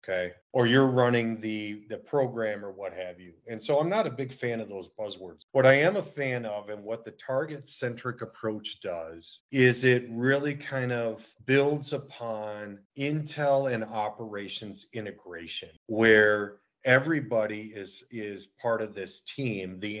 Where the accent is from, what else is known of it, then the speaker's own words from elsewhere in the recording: Wisconsin, United States; So where I grew up in Wisconsin, the creator and developer of Dungeons and Dragons lived close by.